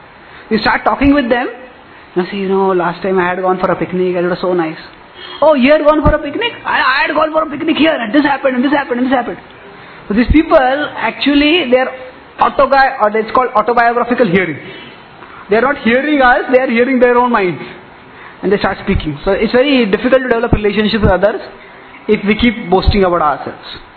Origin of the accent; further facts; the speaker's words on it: Pune, Maharashtra, India; I come from Pune